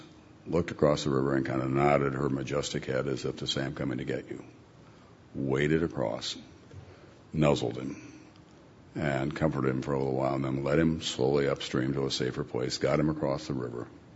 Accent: South Dakota, United States; now in Montana, United States; We grew up in South Dakota, and then we became avid backpackers, first in California, although I'd done it as a child, and I introduced her to it in the Sierra, did it in Colorado, all over Montana and Wyoming.

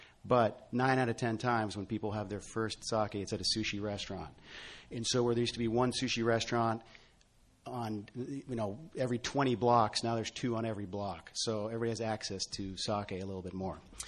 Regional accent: Ohio, United States; But more importantly, I'm a guy from Ohio that sake just spoke to me.

